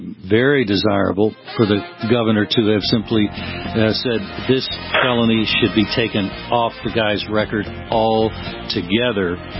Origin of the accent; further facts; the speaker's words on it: New Jersey, United States; moved away; I grew up in New Jersey, and I just thank God I was able to leave. And I have little desire to go back.